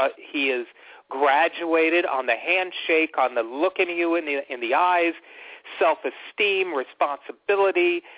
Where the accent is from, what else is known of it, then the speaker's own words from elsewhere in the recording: Phoenix, Arizona, United States; I'm going to bring the Phoenix school that we're in because we're from Phoenix.